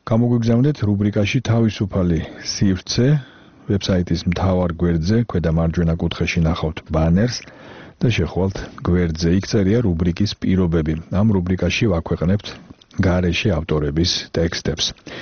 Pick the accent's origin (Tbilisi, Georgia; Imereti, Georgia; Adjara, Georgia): Adjara, Georgia; Batumi; მე რახან ბათუმელი ვარ და მენატრება ჩემი ქალაქი